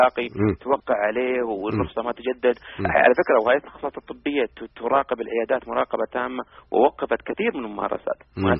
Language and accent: Arabic; Saudi Arabia; ويمكن عندنا في السعودية قد تكون الجمعيات العلمية.